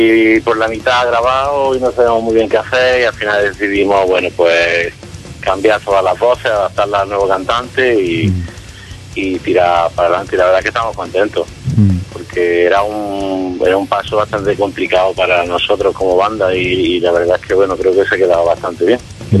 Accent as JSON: {"language": "Spanish", "town": "Jaén", "region": "Andalusia", "country": "Spain", "said": "Bueno, somos de Jaén, de Andalucía, como tú has dicho."}